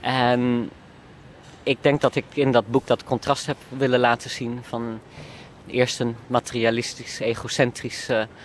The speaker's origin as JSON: {"language": "Dutch", "country": "Netherlands", "said": "wat we gewoon als Nederlander hebben"}